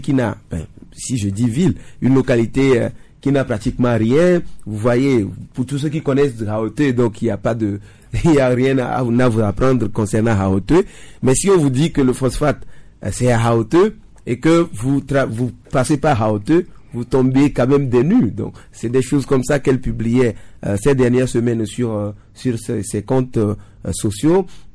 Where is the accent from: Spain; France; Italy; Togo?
Togo; Tabligbo, Maritime; chez moi, à Tablikbo, de montrer l'aspect, le visage de ce qui est appelé ville de Tablikbo, qui n'a pratiquement rien d'une ville, mais qui a trois usines autour d'elle là-bas.